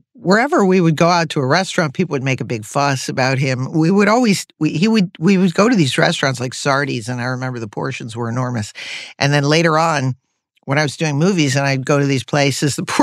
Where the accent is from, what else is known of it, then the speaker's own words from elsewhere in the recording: Connecticut, United States; also born or lived in New York City; And they had left New York City, actually, to, you know, to. We grew up in Connecticut.